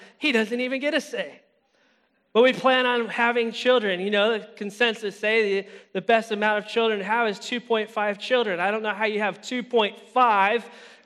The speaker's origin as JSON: {"language": "English", "country": "United States", "said": "And when I think of farmer, because I'm from the States, I think Southern."}